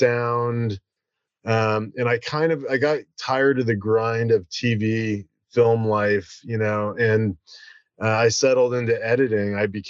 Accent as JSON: {"language": "English", "town": "Dallas", "region": "Texas", "country": "United States", "tie": "born there", "said": "I was born in Dallas, Texas to an Irish American mother who was a parole officer and to an Italian sculptor from Italy."}